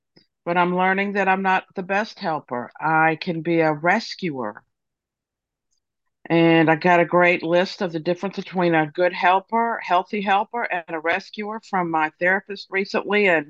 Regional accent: Florida, United States; from Florida.

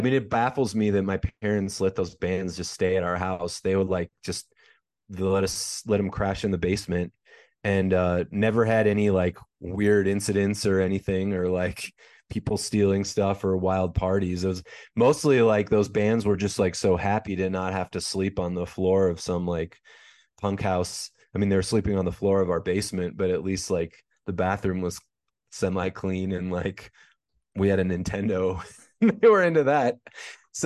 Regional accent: Minneapolis, Minnesota, United States; So I was raised in Minneapolis, Minnesota, in the city.

